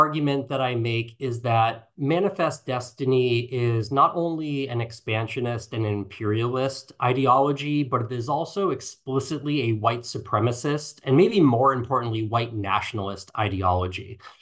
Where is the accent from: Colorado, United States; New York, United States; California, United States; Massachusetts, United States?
Massachusetts, United States; I'm originally from Massachusetts, where I grew up, and I went to the University of Massachusetts there.